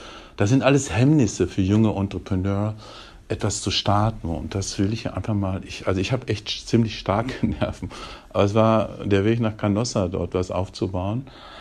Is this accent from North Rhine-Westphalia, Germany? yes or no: yes; North Rhine-Westphalia, Germany; aber ich komme ja sozusagen zurück, ich komme ja aus NRW.